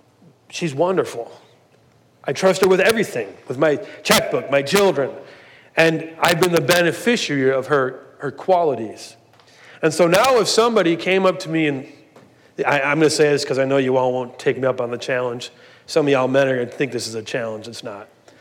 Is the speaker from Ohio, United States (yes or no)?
yes; Cleveland, Ohio, United States; and I was worried because we're in Springfield, and I'm from Cleveland. I had just moved for about 3 or 4 months from Cleveland about 4 months before, and I don't know anybody.